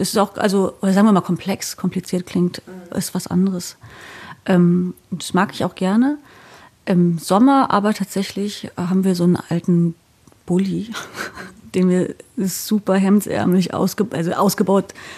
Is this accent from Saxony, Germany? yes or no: no; Wismar, Mecklenburg-Vorpommern, Germany; moved away; Ich komme von der Ostsee. Ich bin geboren in der Stadt, die heißt Wismar.